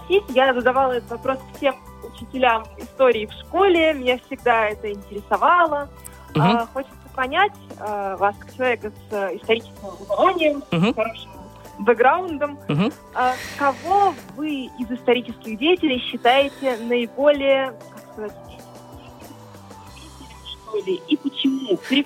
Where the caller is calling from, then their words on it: Moscow, Russia; Я из Москвы, да.